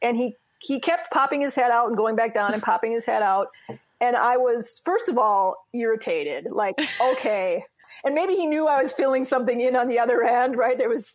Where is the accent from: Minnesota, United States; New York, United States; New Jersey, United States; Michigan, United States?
Minnesota, United States; Roseville; I did not grow up on a farm. I grew up in Roseville, which is just a small little inner loop suburb.